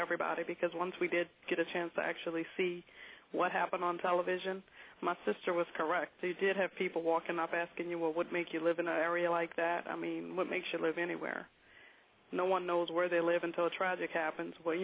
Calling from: Picayune, Mississippi, United States; I'm calling from Picayune, Mississippi.

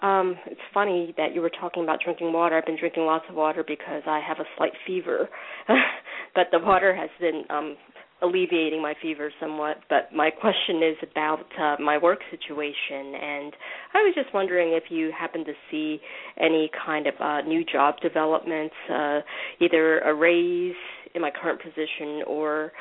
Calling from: New York, United States; I'm calling from New York.

